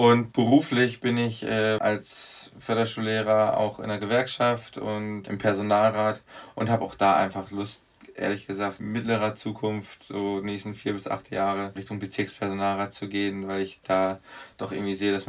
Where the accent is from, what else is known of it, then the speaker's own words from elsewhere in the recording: North Rhine-Westphalia, Germany; also ich komme aus der Nähe von Dortmund